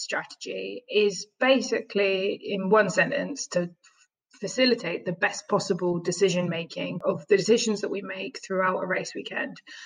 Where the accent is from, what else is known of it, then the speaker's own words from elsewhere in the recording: United Kingdom; born there; I was born in the United Kingdom